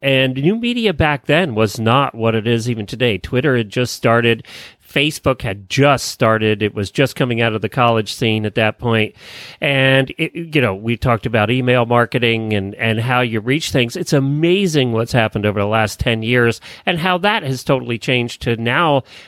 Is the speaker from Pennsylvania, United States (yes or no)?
yes; Pennsylvania, United States; And I grew up in Amish country, Lancaster County. So, you know, we grew up with the Amish and Mennonites.